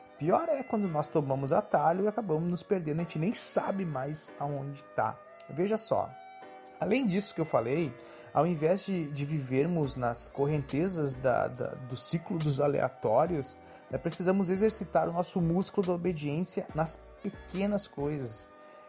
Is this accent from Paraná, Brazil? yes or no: no; Rio Grande do Sul, Brazil; Sim, eu falo legal porque eu sou gaúcho.